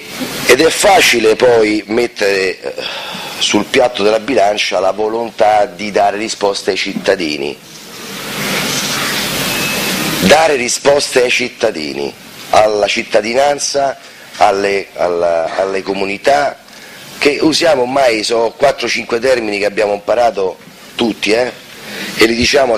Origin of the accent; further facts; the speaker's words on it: Rome, Lazio, Italy; io sono di Capannelle